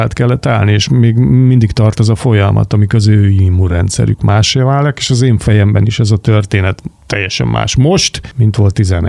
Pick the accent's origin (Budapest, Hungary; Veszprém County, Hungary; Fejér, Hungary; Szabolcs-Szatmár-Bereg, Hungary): Budapest, Hungary; born there; aki Kőbányán születtem, és teljesen más csináltam az életem előző részében